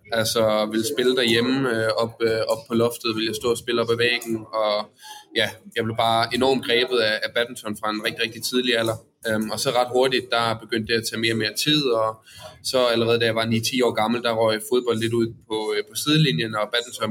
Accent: Odense, Region of Southern Denmark, Denmark; det startede egentlig med, at jeg kommer fra Odense af.

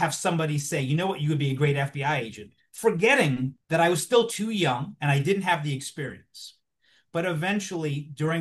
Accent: Queens, New York, United States; I mean, I grew up in Queens. So to me, it made sense that things would be different.

